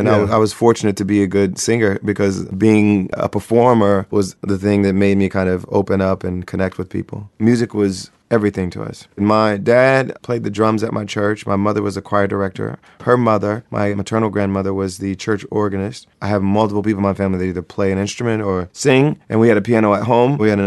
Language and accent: English; Springfield, Ohio, United States; I grew up in Springfield, Ohio.